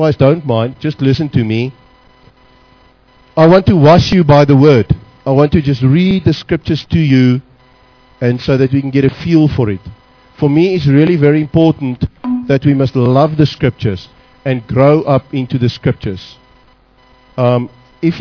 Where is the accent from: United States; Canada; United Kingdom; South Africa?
South Africa; I'm from South Africa.